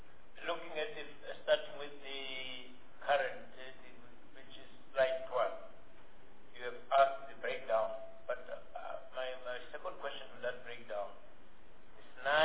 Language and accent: English; South Africa; I can tell you straight away, I'm a South African, there are many very, very good contractors in this country.